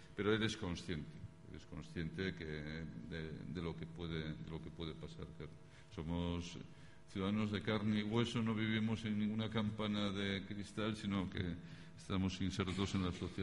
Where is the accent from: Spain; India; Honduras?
Spain; A Coruña, Galicia; yo soy de La Coruña